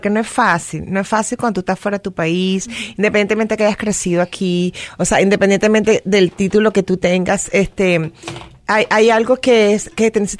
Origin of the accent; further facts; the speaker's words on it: Venezuela; now in United States; Sí, soy venezolana, tengo ya casi 9 años en Estados Unidos. Viví en el sur de Florida por 6 años y medio.